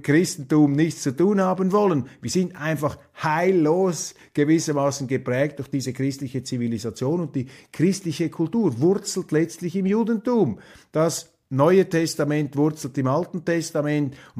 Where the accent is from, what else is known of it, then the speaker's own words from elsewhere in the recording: Switzerland; Als Schweizer muss man sich ja immer etwas zurückhalten